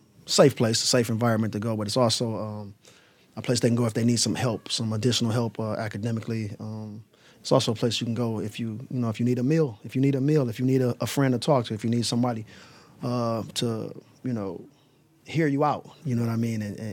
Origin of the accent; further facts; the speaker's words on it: Detroit, Michigan, United States; I'm from Detroit East Side. I grew up in not too far from here, but close enough. East Sider my whole life, pretty much.